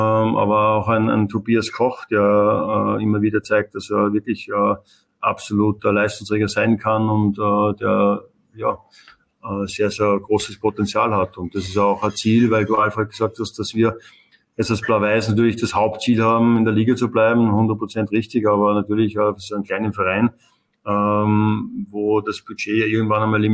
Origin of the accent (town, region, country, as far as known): Upper Austria, Austria